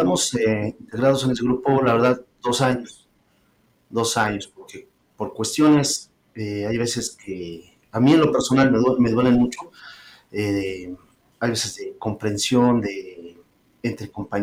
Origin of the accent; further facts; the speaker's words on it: Atzayanca, Tlaxcala, Mexico; yo soy originario de la colonia Santa Cruz Pocitos, municipio de Atzayanca, Tlaxcala. De ahí soy originario.